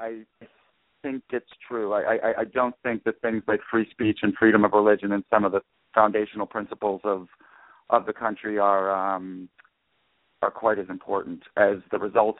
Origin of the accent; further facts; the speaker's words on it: New York, United States; even though I'm from New York here, I don't want to tread